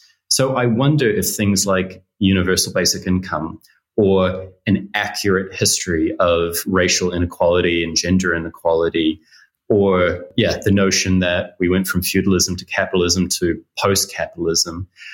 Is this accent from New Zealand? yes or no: yes; New Zealand; I grew up in New Zealand, and one of the odd memories I have from, you know, very, very young in primary school was a class trip all about recycling.